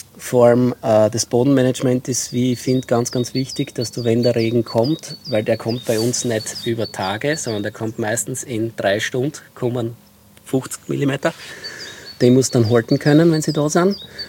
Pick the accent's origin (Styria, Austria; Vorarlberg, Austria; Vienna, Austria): Styria, Austria; Ich komme aus einer der ältesten Weinbaufamilien, oder ältesten Weinbaufamilien, aus einer sehr gestandenen Weinbaufamilie in der Südsteiermark.